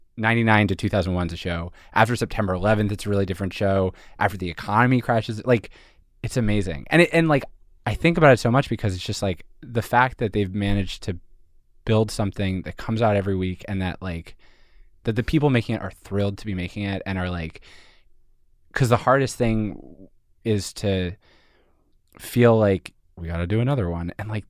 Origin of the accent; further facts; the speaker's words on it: Philadelphia, Pennsylvania, United States; so I'm from Philadelphia. I'm from suburban Philadelphia. And I went to school in Montreal.